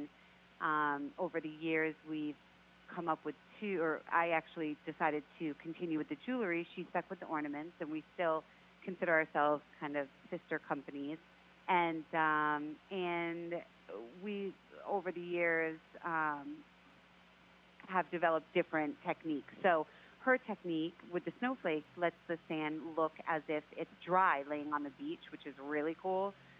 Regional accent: Massachusetts, United States; We grew up on Cape Cod together, going to the beach and just loving the natural beauty on Cape Cod.

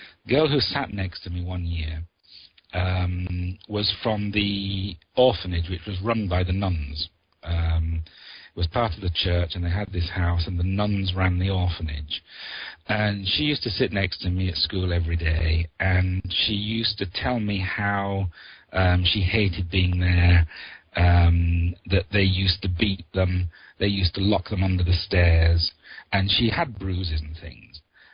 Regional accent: Yorkshire and the Humber, United Kingdom; So I'm a European who happens to have been born here in the UK. How has being a Yorkshireman affected my writing?

